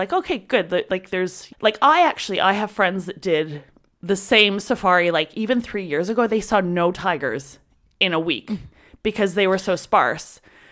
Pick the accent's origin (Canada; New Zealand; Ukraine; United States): Canada; I'm from Canada.